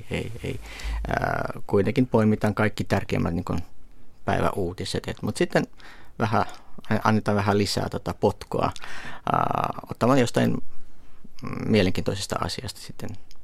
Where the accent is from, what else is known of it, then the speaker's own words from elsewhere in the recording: Moscow, Russia; first language Russian; Finnish is a second language; now in Finland; mun kaikki sukulaiset on georgialaisia, mutta minä itse olen kotoisin Moskovasta, koska synnyin siellä ja äidin kieleni on kuitenkin venäjä. Et nyt asun Suomessa, georgialainen äidinkielenä venäjä.